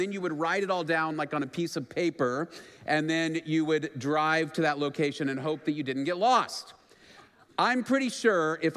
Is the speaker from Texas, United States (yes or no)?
yes; Dallas, Texas, United States; So I grew up in Dallas, and growing up in Dallas, of course, this was before smartphones, before we had GPS.